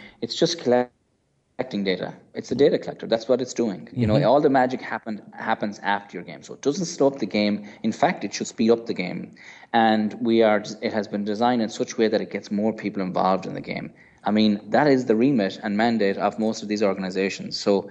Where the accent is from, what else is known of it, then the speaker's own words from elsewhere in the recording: Ireland; So remember, I'm from Ireland.